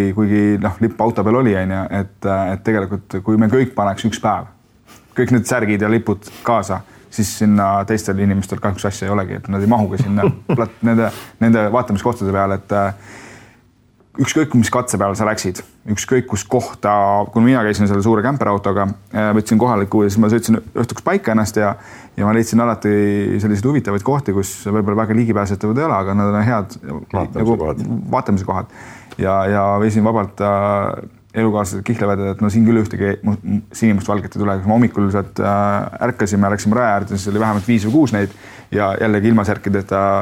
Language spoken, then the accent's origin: Estonian; Saare County, Estonia; Saaremal on Eestiks on lihtne sõita, sest kuna ta on minu kodusaar